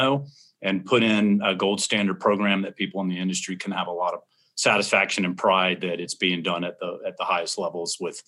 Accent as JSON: {"language": "English", "town": "Jacksonville", "region": "Florida", "country": "United States", "tie": "born or raised there", "said": "I grew up in Jacksonville, Florida, and pretty close to Ocala, Florida."}